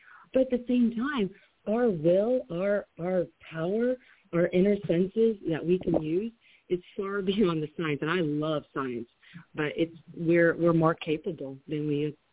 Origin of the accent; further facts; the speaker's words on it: East Chicago, Indiana, United States; moved away as an adult; also born or lived in California; I was originally born and raised in East Chicago, Indiana. Lived out in California most of my entire adult life and some high school.